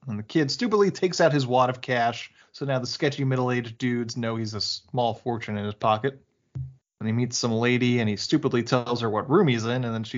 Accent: Brooklyn, New York, United States; born there; Yeah, I mean, I was born in Brooklyn, so I lived there for 4 years before we moved.

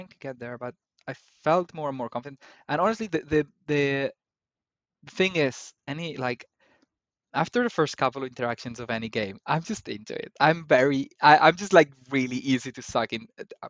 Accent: Spain; moved away as an adult; Yeah. So yeah. I left Spain when I was about 21. I'm now older than that.

